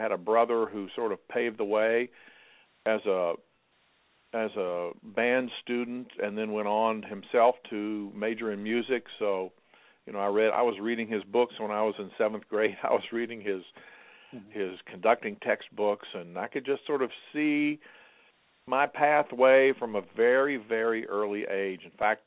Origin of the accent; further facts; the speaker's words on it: South Charleston, West Virginia, United States; Yes, I grew up there in South Charleston High School in West Virginia